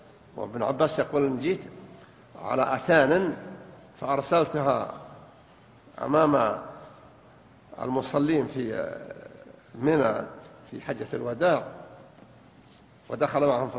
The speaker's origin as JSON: {"language": "Arabic", "town": "Riyadh", "region": "Riyadh Province", "country": "Saudi Arabia", "said": "كنا مجموعة من بلدنا. أنا جاي من الرياض"}